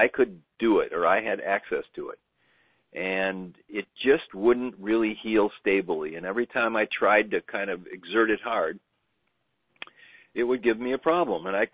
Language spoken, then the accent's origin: English; Madison, Wisconsin, United States; I was a Boy Scout, and I grew up in Madison, Wisconsin.